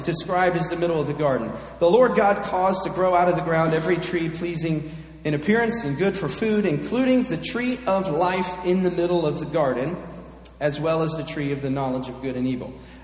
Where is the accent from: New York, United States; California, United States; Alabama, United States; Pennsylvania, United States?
Pennsylvania, United States; I've told you that I grew up in Pennsylvania and my family still all lives there.